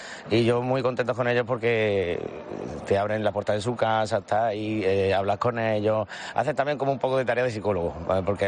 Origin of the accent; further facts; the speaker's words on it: Granada, Andalusia, Spain; yo vivo mucho la Semana Santa en mi tierra de Granada Y la verdad es que de vez en cuando, cuando yo estoy allí en mi tierra, pues voy, le canto la saeta a mi Cristo